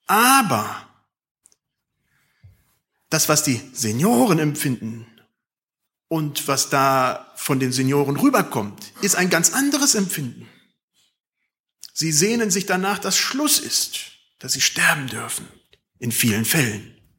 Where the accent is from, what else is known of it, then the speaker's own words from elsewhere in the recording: Germany; wir bezahlen gutes Geld als Deutsche, dass das ganz weit weg von uns bleibt und nicht in unsere Nähe rückt